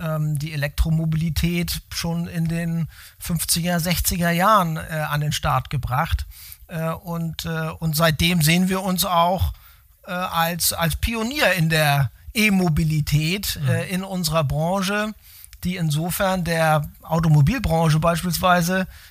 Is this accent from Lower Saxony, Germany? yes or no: no; Hamburg, Germany; also born or lived in abroad; viele Jahre auch im Ausland, aber seit 2005 schon wieder in meiner alten Heimat in Hamburg.